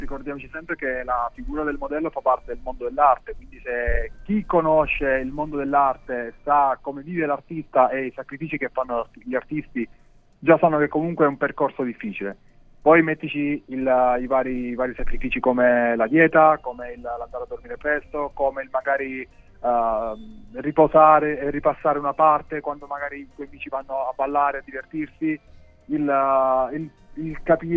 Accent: Teramo, Abruzzo, Italy; sono tornato in Abruzzo perché io sono di Teramo, quindi diciamo che ho fatto Milano-Teramo

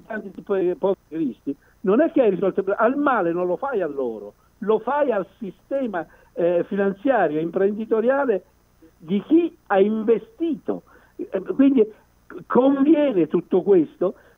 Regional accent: Montenero di Bisaccia, Molise, Italy; Montenegro di Bisaccia, il mio paese del Molise

